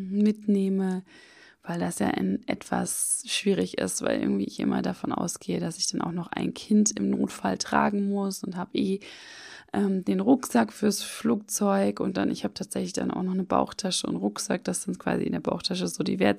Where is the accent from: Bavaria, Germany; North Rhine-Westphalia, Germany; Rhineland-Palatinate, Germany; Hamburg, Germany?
Hamburg, Germany; Und zwar war ich jetzt eine Woche mit unseren beiden Kindern in meiner Heimat in Hamburg zu Besuch bei meinen Eltern.